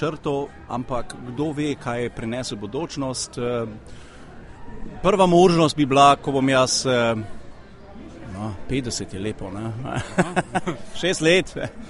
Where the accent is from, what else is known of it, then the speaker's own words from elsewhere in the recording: Moers, North Rhine-Westphalia, Germany; born there; Slovenian is a second language; Ampak jaz sem se rodil tukaj v Nemčiji, v Mörsu, pred 44 leti.